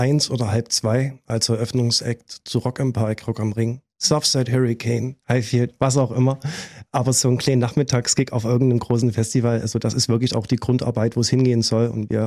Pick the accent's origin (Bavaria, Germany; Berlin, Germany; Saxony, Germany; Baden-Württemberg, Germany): Saxony, Germany; Schneeberg; Oder auch bei uns in Schneeberg im Heimatort